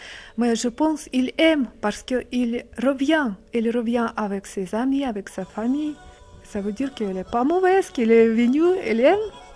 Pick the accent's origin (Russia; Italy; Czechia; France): Russia; French is a second language; now in Neuchâtel, Switzerland; je suis russe, j'habite ici à Neuchâtel, 13 ans, j'ai 4 enfants.